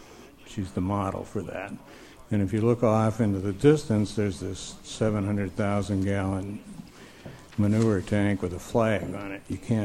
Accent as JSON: {"language": "English", "region": "Iowa", "country": "United States", "tie": "born or raised there", "said": "I grew up in Iowa. I still own a farm back there. We had a feedlot."}